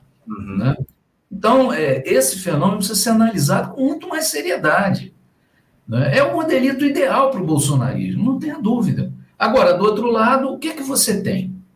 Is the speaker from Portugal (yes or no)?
no; Rio de Janeiro, Brazil; Pessoal, eu como carioca, né, a gente gosta de falar do túnel, né?